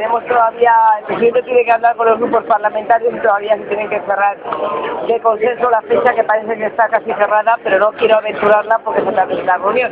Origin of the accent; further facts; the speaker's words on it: Castilla-La Mancha, Spain; Yo estoy muy orgullosa como castellano manchega